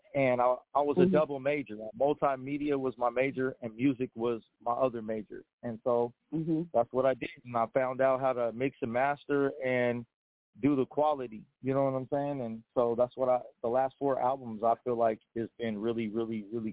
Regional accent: Portland, Oregon, United States; I've been born and raised here. So born and raised in Portland on 9th until I was, 13, and then we moved to the Piedmont, and I was there until I was, 20, and now I live out here

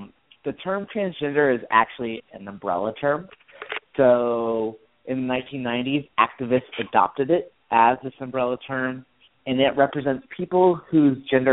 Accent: Nebraska, United States; We lived in the country. I grew up in Nebraska, and in our backyard we had a swimming pool

